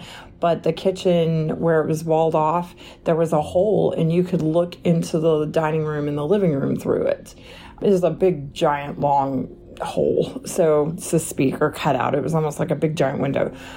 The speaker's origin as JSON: {"language": "English", "region": "Oklahoma", "country": "United States", "said": "I'm from Oklahoma"}